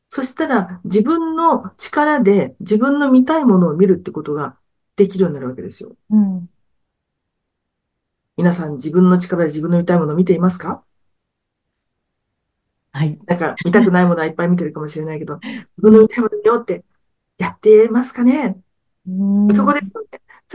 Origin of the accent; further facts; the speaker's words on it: Tokyo, Japan; もう私、生まれも育ちも東京なので